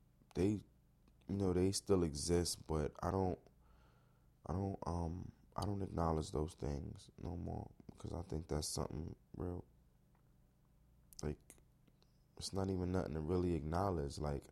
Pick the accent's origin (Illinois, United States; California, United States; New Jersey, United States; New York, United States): New York, United States; Brooklyn; I love Brooklyn. I love Brooklyn. I've been here all my life. I was born in Cumberland Hospital in the Fort Greene area.